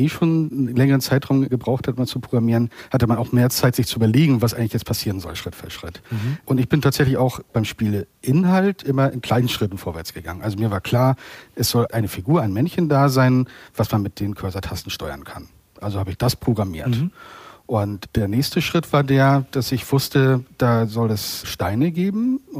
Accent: Waren, Mecklenburg-Vorpommern, Germany; in meiner Heimatstadt Waren, wo ich geboren und aufgewachsen bin

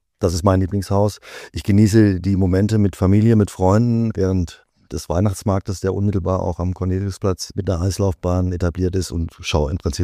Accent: Baden-Württemberg, Germany; born there; Habe also sehr früh Düsseldorf kennengelernt als Junge vom Dorf, bin gebürtiger Schwarzwälder. Habe mich in Düsseldorf sehr wohl gefühlt und betrachte Düsseldorf auch als Wahlheimat.

